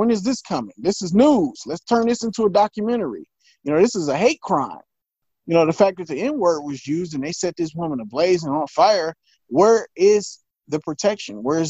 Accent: Michigan, United States; like it happened in my home state up in Michigan

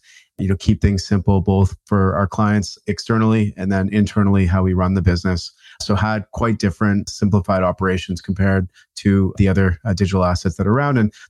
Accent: Canada; myself growing up in Canada.

